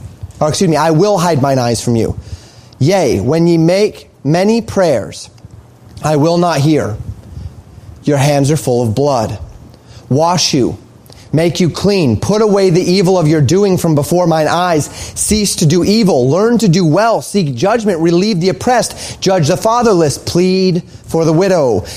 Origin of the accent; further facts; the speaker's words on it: Colorado, United States; I saw this all the time growing up in Colorado.